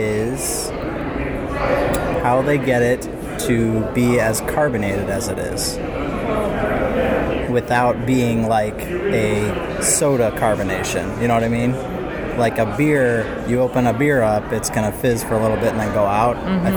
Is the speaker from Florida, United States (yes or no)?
no; Chicago, Illinois, United States; I'm from Chicago, Illinois.